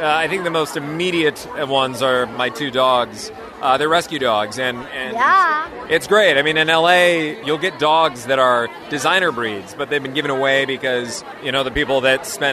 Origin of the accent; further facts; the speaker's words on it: Virginia, United States; Yeah, so because I grew up in Virginia, and my dad and I loved just like the backyard birds, of which in Virginia it's in abundance, you know.